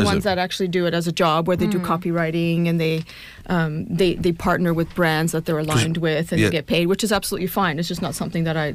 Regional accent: Montreal, Quebec, Canada; I'm from Montreal, and he had a restaurant for 45 years. So I just grew up around food and being of Italian background as well.

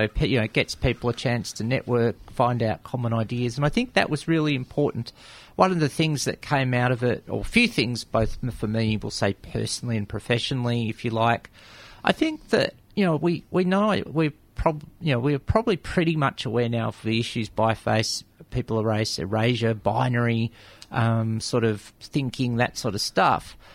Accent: Australia; Myself, as one Australian

